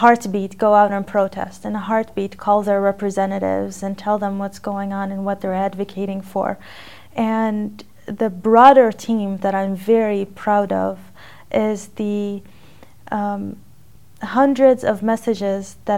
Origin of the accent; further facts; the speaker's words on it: United States; I'm a female, that's because I grew up in the States